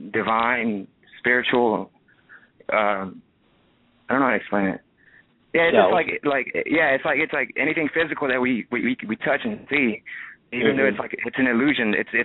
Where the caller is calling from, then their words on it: Houston, Texas, United States; I'm calling from Houston, Texas.